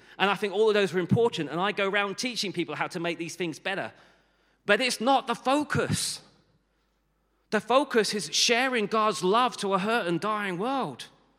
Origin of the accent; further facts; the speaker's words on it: Barnet, London, United Kingdom; born there; I was born in Barnet in a hospital there.